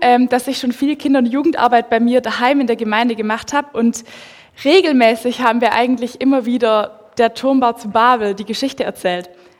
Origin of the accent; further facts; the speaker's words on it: Southern Germany, Germany; accent: Swabian; now in Switzerland; Stunde nördlich von Stuttgart, also im noch Süddeutschland. Von euch aus gesehen ist es schon sehr nördlich. Ich spreche ein bisschen Schwäbisch, also mein Dialekt wird ab und zu durchkommen. Ich spreche kein reines Hochdeutsch. Schweizerdeutsch verstehe ich gut. Ich wohne seit 3 Jahren jetzt in der Schweiz